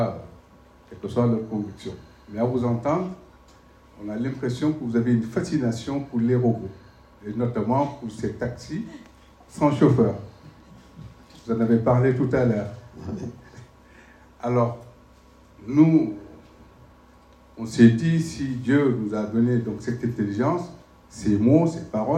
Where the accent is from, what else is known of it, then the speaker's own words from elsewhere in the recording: Senegal; Alors, moi, je suis sénégalais